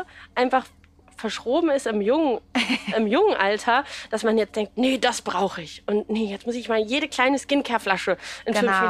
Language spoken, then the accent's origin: German; Berlin, Germany; aber ich bin halt Berlinerin und für mich ist das halt meine Liebe und mein Zuhause.